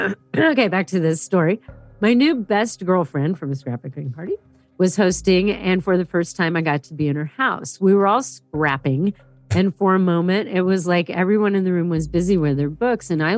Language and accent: English; Michigan, United States; I'm from Michigan.